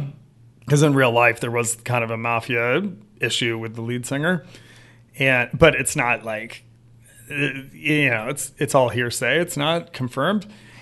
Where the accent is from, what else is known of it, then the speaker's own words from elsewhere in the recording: New York City, New York, United States; now in Los Angeles, United States; I moved from New York City to Los Angeles in 98.